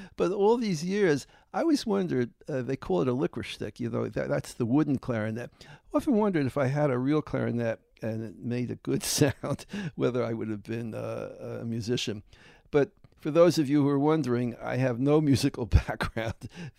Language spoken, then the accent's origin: English; Newark, New Jersey, United States; You know, I was raised in Newark, and we were, I guess, we were poor. As my sister said, we were poor, but we didn't know it. I mean, because we had wonderful life in the Weequake section. 50,000 Jews. It was just a wonderful ghetto.